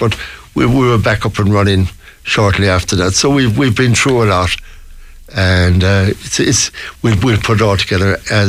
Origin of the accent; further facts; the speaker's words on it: Galway, Connacht, Ireland; It's sad to see some of the companies that I grew up with in Galway. Galway has changed quite a bit recently.